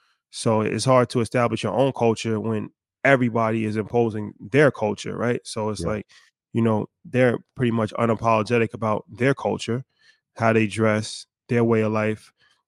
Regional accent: United States; go completely against how we were raised in America, right?

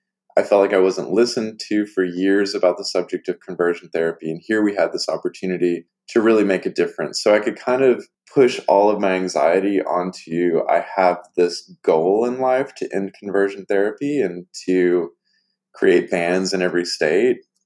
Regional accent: Arkansas, United States; something that was very normal for me growing up in Arkansas. I mean, there are patches of Arkansas where people wouldn't have known what conversion therapy was, but certainly none of the patches I grew up in, you know, the farmland

